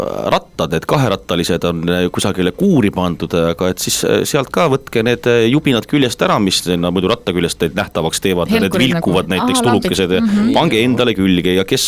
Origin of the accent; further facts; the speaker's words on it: Viljandi County, Estonia; No, ma olen ju mulk